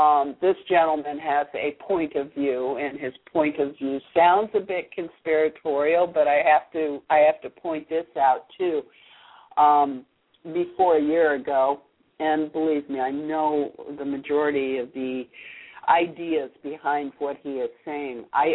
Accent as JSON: {"language": "English", "country": "Ireland", "said": "Well, yeah, I'm Irish"}